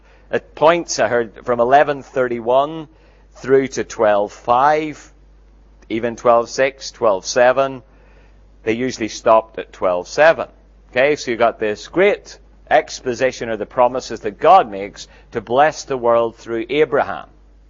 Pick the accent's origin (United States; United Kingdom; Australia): United Kingdom; Northern Ireland; where I grew up in Northern Ireland